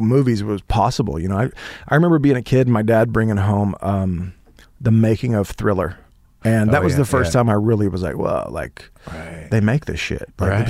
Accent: Holdenville, Oklahoma, United States; I grew up in Holdenville, Oklahoma

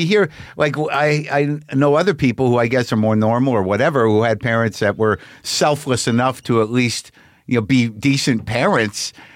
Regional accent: Albuquerque, New Mexico, United States; Albuquerque.

